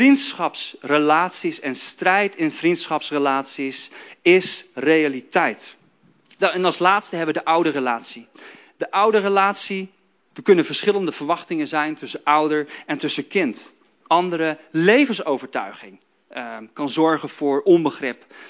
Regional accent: Groningen, Netherlands; komt uit Amerika, ik kom uit Noord-Groningen.

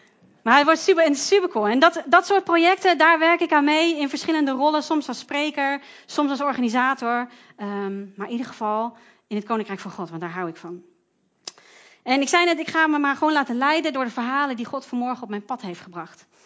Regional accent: Haarlem, North Holland, Netherlands; now in De Wijk, Netherlands; En ik kom van oorsprong uit Haarlem, dat is heel ver weg van Groningen. Maar sinds een jaar woon ik in De Wijk. En De Wijk is een of ander gat bij Meppel in de buurt.

